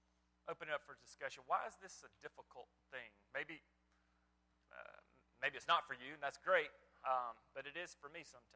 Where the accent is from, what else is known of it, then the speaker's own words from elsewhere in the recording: United States; And as an American, we say, hey, we have free speech, but we're first a Christian, right?